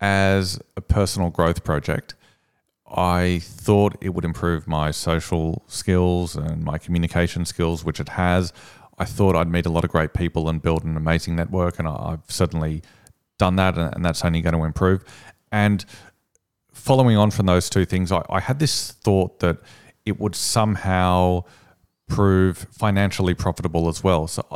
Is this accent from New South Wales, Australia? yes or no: yes; Sydney, New South Wales, Australia; I'm from Sydney.